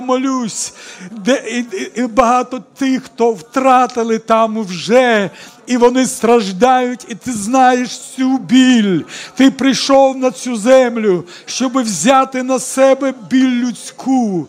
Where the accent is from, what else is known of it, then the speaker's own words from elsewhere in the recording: Kyiv, Ukraine; тут я із Києва